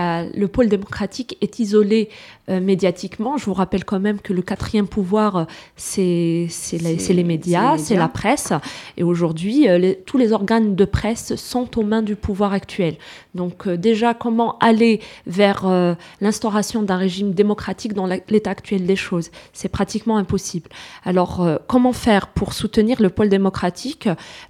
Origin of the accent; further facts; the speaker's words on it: Algeria; parce qu'on est des Algériens et on est citoyens algériens à part entière